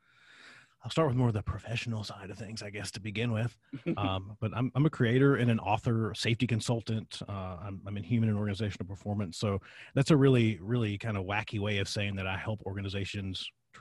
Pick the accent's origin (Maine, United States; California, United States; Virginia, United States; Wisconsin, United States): Virginia, United States; the problem that I have when I tell people that I'm from Virginia is they're very quick.